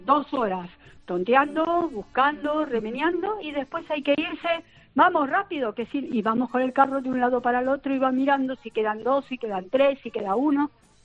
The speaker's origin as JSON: {"language": "Spanish", "country": "Argentina", "moved": "yes", "lives_now": "Mallorca, Spain", "said": "Bueno, por supuesto, soy argentina, pero vivo viviendo 20 años en Mallorca."}